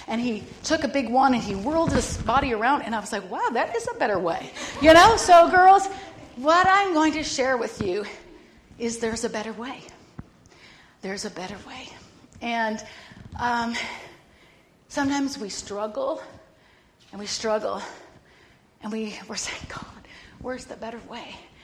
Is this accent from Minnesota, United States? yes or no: yes; Minnesota, United States; I was raised in Minnesota and on a farm and went to country school, walked in the cold Minnesota winters 3 miles uphill both ways